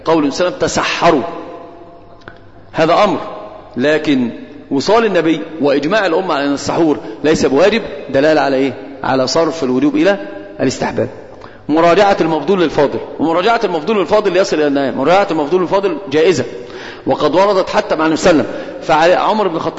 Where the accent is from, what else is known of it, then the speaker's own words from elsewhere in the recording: Egypt; عندنا في مصر حاجة اسمها قلب مكاني للحروف